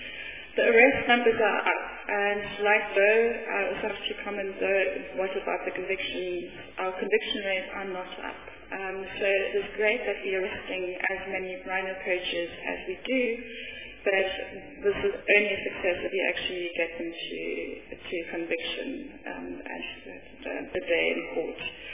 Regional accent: South Africa; I'm also South African. I do have some German heritage, hence the funny two dots on the U.

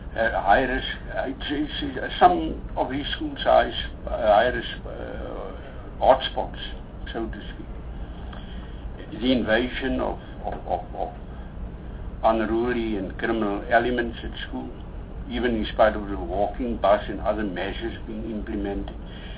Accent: South Africa; but as a South African, in terms of my take on constitutionality and our democratic rights

